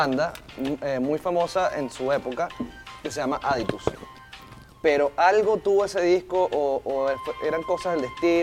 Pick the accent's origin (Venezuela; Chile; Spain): Venezuela; siendo ambos venezolanos